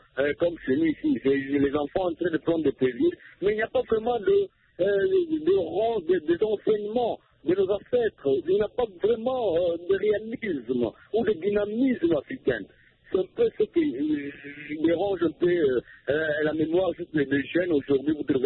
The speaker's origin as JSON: {"language": "French", "country": "DR Congo", "said": "chez nous en RDC"}